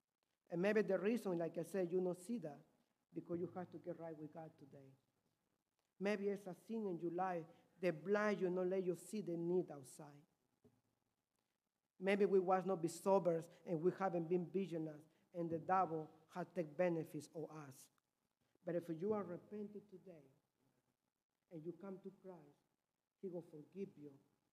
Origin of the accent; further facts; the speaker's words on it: Peru; English is a second language; when I grew up in Peru, we knew a man